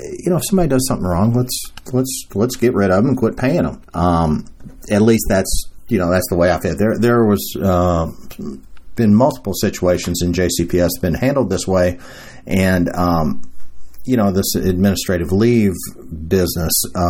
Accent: Louisville, Kentucky, United States; things that are going on in the city of Louisville, my hometown.

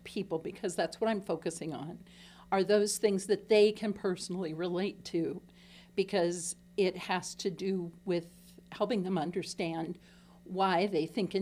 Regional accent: Minnesota, United States; now in Marion, United States; Originally northern Minnesota. Recently, I live in Marion over on the northeast side of Cedar Rapids.

